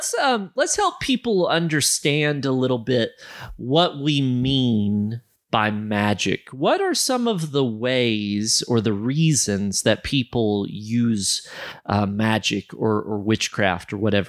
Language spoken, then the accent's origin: English; United States; as an American, especially visiting Malawi, and you see the how vibrant the worship is